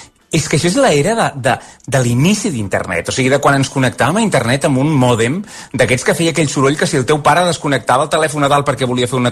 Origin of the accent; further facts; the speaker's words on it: Olot, Catalonia, Spain; I anava per Olot, som d'Olot